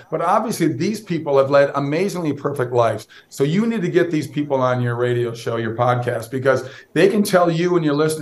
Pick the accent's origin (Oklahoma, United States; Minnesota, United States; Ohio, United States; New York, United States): Minnesota, United States; My parents were beside themselves, but I grew up in Minnesota